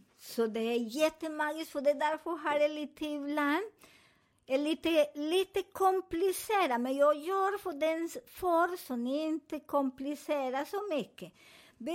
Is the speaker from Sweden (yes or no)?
no; Colombia; Swedish is a second language; Jag kommer från Colombia, så jag kommer att göra också på min hemland